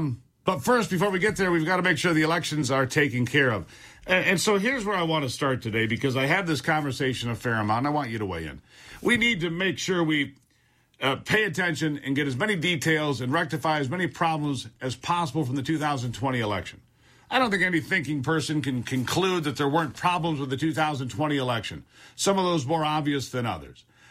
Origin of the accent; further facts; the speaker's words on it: Michigan, United States; which is what happened in my home state of Michigan.